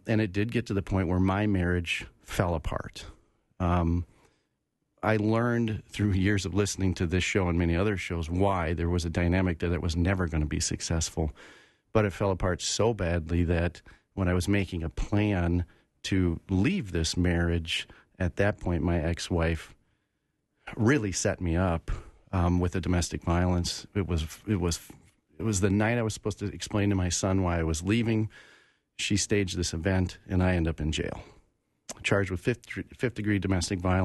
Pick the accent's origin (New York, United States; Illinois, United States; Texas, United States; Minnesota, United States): Minnesota, United States; Rochester; So I was born and raised in Rochester, Minnesota, southern Minnesota.